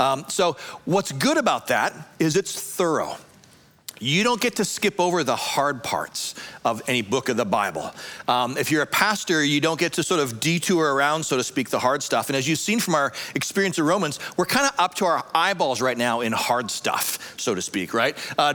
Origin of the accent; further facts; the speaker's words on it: Canada; I'm from Canada.